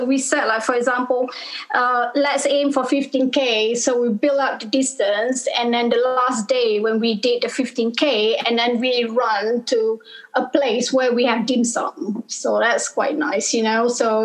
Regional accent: Malaysia; now in London, United Kingdom; I'm from Malaysia. I came from Malaysia about 15 years ago, so I've been living here for quite some times, and I just moved to London about a few years ago

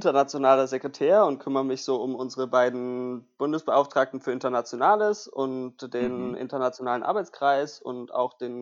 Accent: Erlangen, Bavaria, Germany; now in Sweden; in Erlangen und war da lange auch Sippenführer und auch 5 Jahre in der Stammesführung

